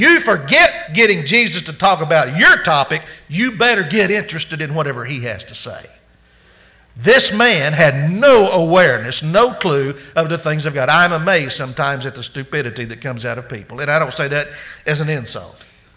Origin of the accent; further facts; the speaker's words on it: Arkansas, United States; I remember this very well because I'm from the Holy Land. Okay? Arkansas Razorbacks.